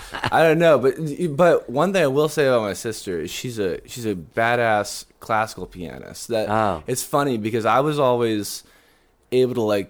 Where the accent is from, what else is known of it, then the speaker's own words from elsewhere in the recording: Dallas, Texas, United States; Being a kid growing up in Dallas, it's kind of boring.